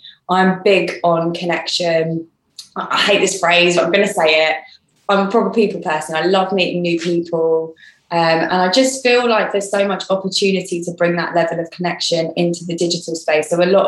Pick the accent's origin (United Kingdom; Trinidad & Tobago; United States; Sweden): United Kingdom; East of England; now in Hackney, United Kingdom; the MIND charity that operates in Bedfordshire, which is my hometown, and MIND Hackney, which is where I live now.